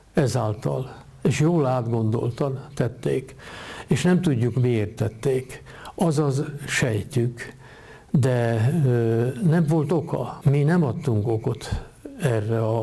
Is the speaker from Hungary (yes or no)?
yes; Hungary; Én magyar vagyok, és igyekszem tisztességes lenni, és nem viszem vásárra a bőrömet. Mert én ez vagyok, őseim is ezek voltak, én az akarok maradni továbbra is.